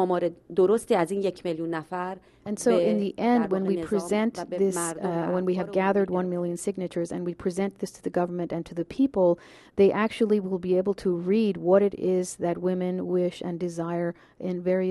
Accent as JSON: {"language": "English", "town": "Tehran", "region": "Tehran Province", "country": "Iran", "said": "For me, I am a woman from Tehran."}